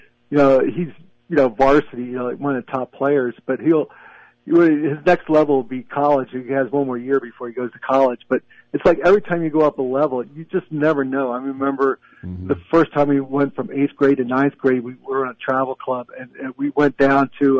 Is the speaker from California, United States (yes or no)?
no; Philadelphia, Pennsylvania, United States; I'm originally from Philly